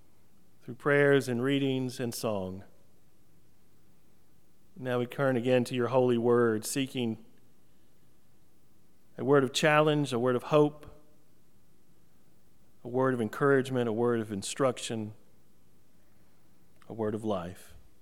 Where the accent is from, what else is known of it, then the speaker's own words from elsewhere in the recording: Hogwaller, North Carolina, United States; I often tell you stories from the farm days about life growing up in Hogwaller, North Carolina, and the fun adventures that my brothers and I had together.